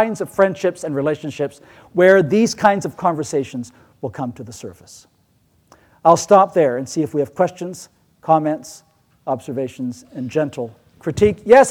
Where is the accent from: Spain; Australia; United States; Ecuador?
Ecuador; I grew up in Ecuador in South America.